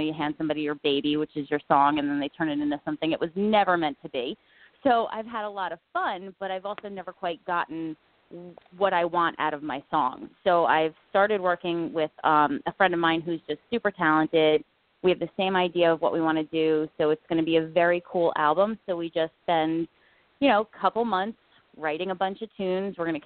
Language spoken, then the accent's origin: English; New Jersey, United States; I'm not. I'm from New Jersey